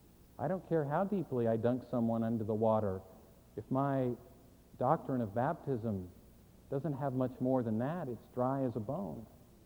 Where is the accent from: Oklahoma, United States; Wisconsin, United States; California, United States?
California, United States; When I was a kid, one time in the church where I was growing up in California